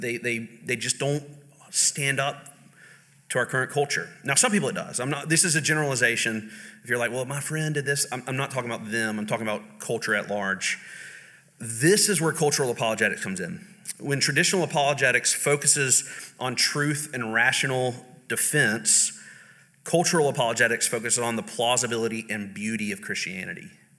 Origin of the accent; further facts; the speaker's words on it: Jackson, United States; I grew up in Jackson. Like, every hospital in Jackson is named after a church.